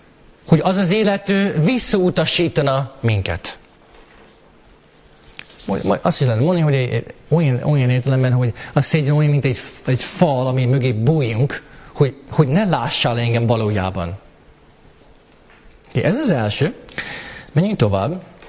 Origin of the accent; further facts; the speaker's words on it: United States; ugye én Amerikában nőttem fel, de … én magyar származású vagyok